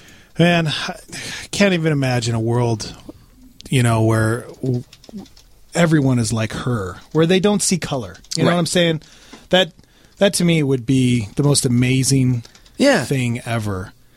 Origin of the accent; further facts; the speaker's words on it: Montana, United States; I grew up in Montana, so I did not grow up in a very diverse place.